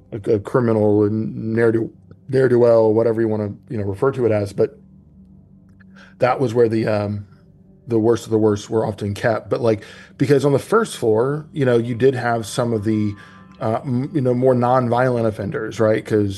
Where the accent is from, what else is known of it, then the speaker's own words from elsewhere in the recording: Charleston, South Carolina, United States; And I grew up in Charleston, and I grew up all my whole life hearing about the legend of Lavinia.